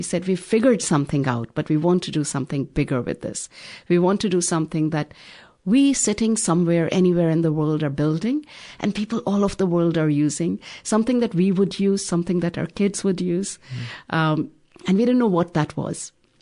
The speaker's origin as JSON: {"language": "English", "region": "Delhi", "country": "India"}